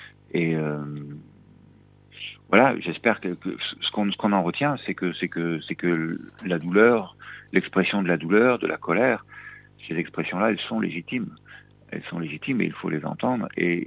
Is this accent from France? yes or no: yes; Auvergne-Rhône-Alpes, France; Moi, je suis de l'Isère et de la plaine. Je suis même pas un vrai montagnard.